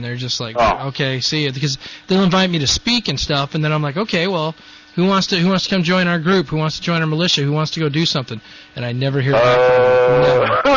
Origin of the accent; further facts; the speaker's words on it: California, United States; Yeah, I'm sitting here in Central California.